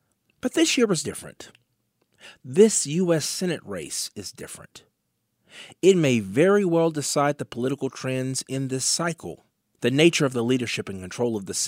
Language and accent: English; Kentucky, United States; also born or lived in Tennessee; Growing up in Western Kentucky, Northwest Tennessee, I admit that I'm a bit partial to the fabulous barbecue cuisine